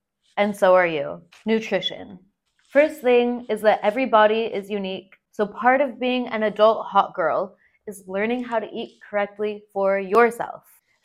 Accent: California, United States; I'm from Sonoma County, Northern California.

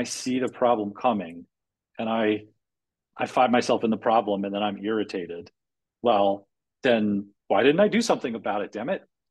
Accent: New Jersey, United States; now in Florida, United States; Maybe this is because I'm from New Jersey

